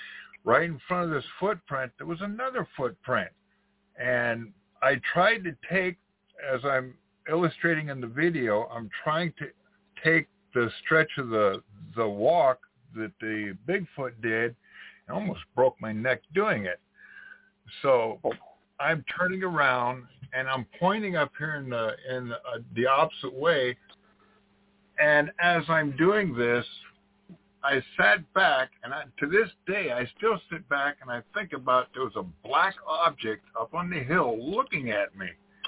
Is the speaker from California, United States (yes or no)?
yes; Redding, California, United States; I was raised in Redding all my life as a child growing up